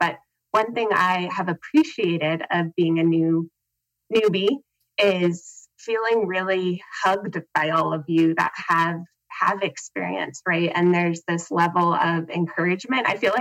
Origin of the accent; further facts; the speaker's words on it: Helena, Montana, United States; Hi, I am from Helena, Montana.